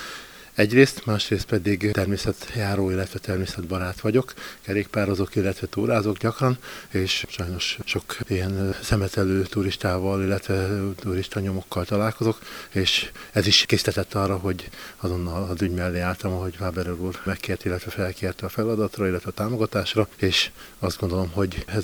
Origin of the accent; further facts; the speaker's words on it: Lácacséke, Borsod-Abaúj-Zemplén, Hungary; Falusi környezetből származom, a Bodrog közből, Láci Cséke nevű település, Csékei település részéről, és a természetben nőttem fel